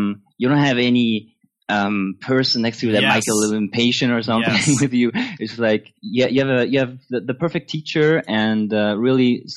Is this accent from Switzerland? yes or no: yes; Zurich, Switzerland; I grew up in Switzerland, though. I was born and raised here. So that's where name comes from. I've been living in near Zurich all my life.